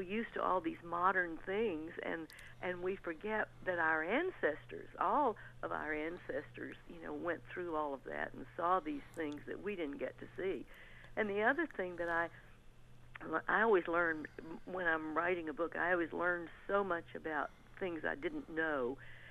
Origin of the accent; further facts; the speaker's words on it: Alabama, United States; But I, as a child, this is growing up in Alabama, I was always fascinated with the land of the midnight sun and reindeers.